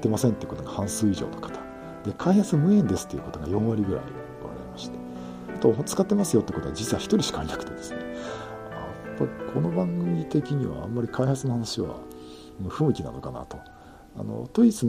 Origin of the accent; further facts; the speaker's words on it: Yokohama, Kanagawa, Japan; 私横浜なんですけど、東京ですねって、いや東京じゃない、俺は横浜だと、